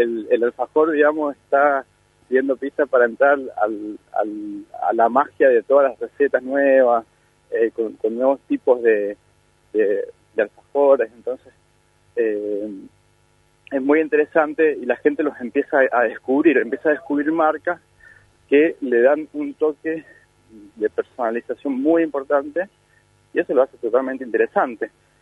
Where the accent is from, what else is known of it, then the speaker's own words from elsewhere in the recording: Palermo, Buenos Aires, Argentina; nos han invitado a un evento en mi pueblo de Palermo, sí.